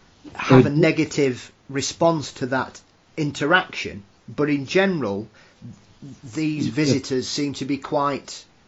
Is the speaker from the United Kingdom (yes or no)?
yes; England, United Kingdom; at the end of the day, I'm English, you're Romanian, but we're both European.